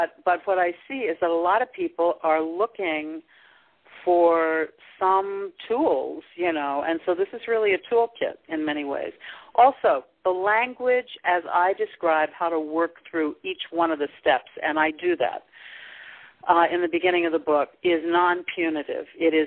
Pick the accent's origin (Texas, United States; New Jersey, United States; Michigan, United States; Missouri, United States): Missouri, United States; St. Louis; You know, I'm from St. Louis, Missouri, and one of the things people in Missouri is called the show me state.